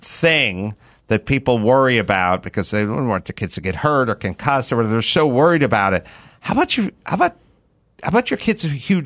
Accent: San Fernando Valley, California, United States; Yeah, I always just had heat and smog alerts to deal with because I'm from the San Fernando Valley.

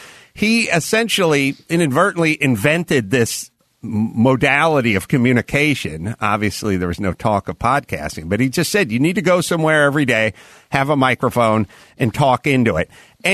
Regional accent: North Hollywood, California, United States; little room studio that was just literally 2 blocks from where I grew up in North Hollywood. So it's sort of interesting going right back to the old neighborhood.

